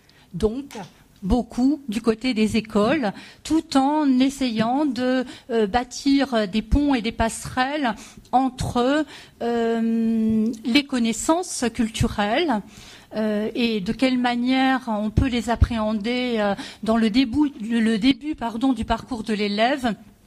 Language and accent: French; Hauts-de-France, France; J'interviens souvent, puisque je viens du Nord.